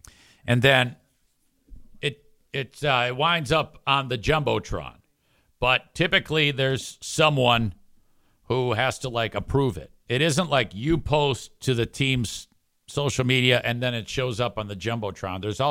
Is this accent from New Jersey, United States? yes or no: no; Detroit, Michigan, United States; I grew up there, dick.